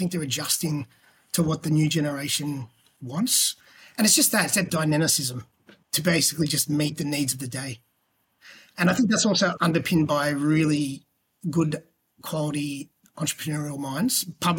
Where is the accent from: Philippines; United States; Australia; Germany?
Australia; growing up in Australia, who doesn't love a pub?